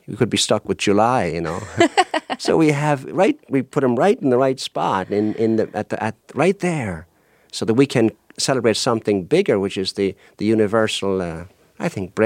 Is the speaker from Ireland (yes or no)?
yes; Ireland; and of course I'm from Ireland, Southern Ireland, of course